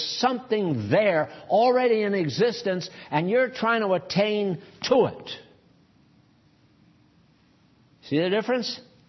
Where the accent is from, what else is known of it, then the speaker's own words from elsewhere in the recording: New England, United States; New England's where I come from, born and raised in New England.